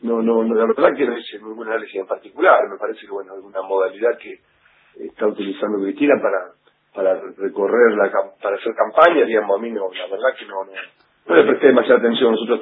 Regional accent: Chivilcoy, Buenos Aires Province, Argentina; el nivel de tarifas que teníamos en el interior, bueno, yo soy de Chivilcoy, digamos

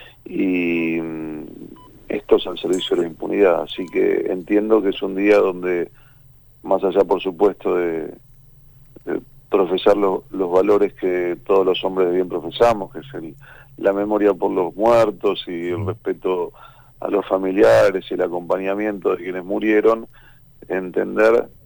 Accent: Argentina; Yo soy argentino

